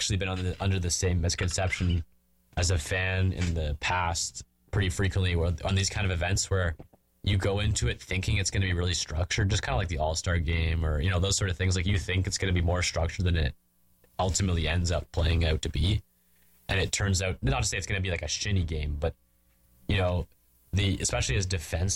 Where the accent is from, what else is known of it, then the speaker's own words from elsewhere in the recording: Canada; So for me as a Canadian player